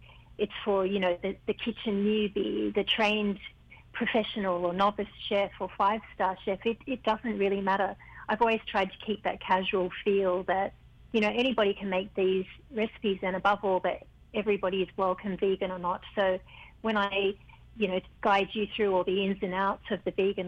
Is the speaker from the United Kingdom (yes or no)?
no; Australia; I happen to be half Fijian. My mother is Fijian. So while I was growing up in Australia, I mean, I ate Fijian food all the time